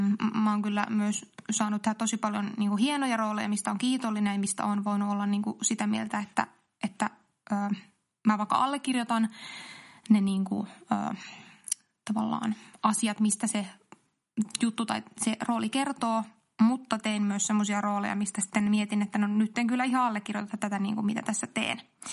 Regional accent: Rovaniemi, Lapland, Finland; No, mä oon itse Rovaniemeltä alun perin ja mä oon siellä harrastanut teatteria lapsena

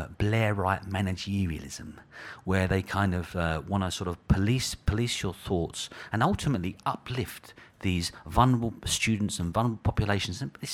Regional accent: Hackney, London, United Kingdom; and I come from Hackney, I kind of swagger a little bit, you know what I mean?

